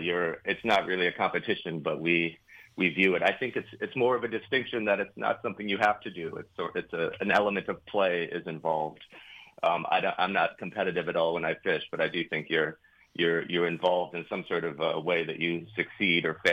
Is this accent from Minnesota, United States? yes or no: yes; Minneapolis, Minnesota, United States; now in New York, United States; So I grew up in Minneapolis, and my family had a cabin 2 hours east in southwest Wisconsin. And so I would spend a lot of my summers there.